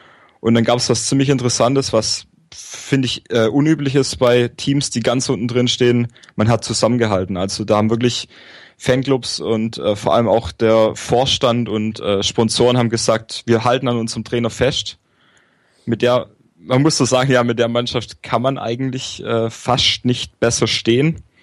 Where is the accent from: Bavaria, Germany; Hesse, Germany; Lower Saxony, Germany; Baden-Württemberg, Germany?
Baden-Württemberg, Germany; Aalen; ich bin 24 Jahre alt, ich bin gebürtig aus Aalen